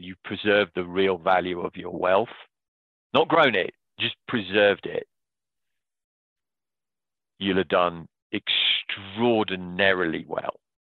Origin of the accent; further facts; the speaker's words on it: United Kingdom; I'm a Brit.